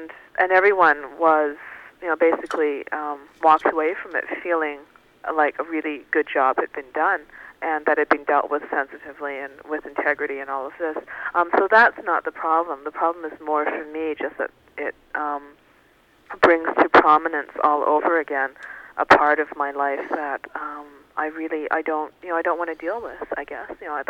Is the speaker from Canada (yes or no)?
yes; Canada; because I am Chinese Canadian